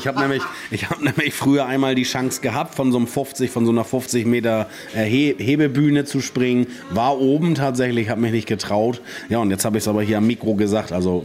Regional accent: Hamburg, Germany; Der Spruch musste einfach sein als Hamburger.

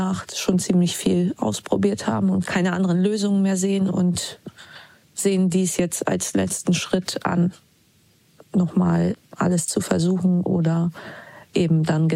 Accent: Bremen, Germany; bin 37 Jahre alt. Ich komme aus Bremen.

